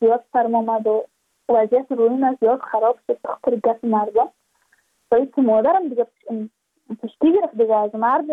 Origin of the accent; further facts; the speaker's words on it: Badakhshan, Afghanistan; ما از بدخشان هستیم، یعنی منطقه دور دستش